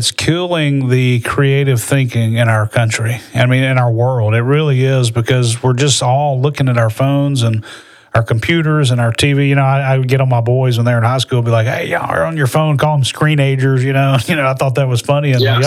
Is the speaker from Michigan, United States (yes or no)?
no; Birmingham, Alabama, United States; growing up in Birmingham, Alabama, we were so blessed to have you guys down in New Orleans, right?